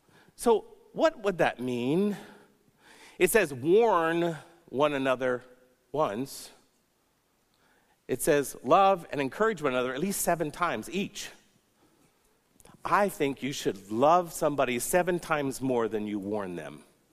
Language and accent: English; the South, United States; I mean, I grew up in the South, and we greeted people we didn't know. We moved to the North, and I greeted people I didn't know